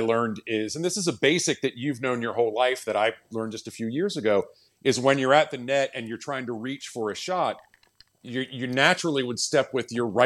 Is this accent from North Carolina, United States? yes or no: yes; Winston-Salem, North Carolina, United States; I grew up in Winston-Salem, so we could talk about the Flo Motors tournament back in the day.